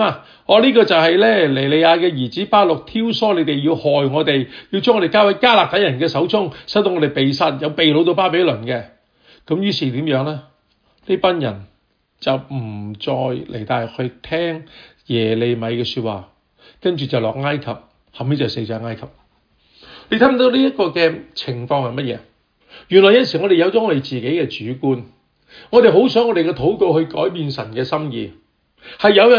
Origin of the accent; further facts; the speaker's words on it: Hong Kong; 我香港出世，香港长大的，香港是我土生土长的地方。我从来没有回过中国的。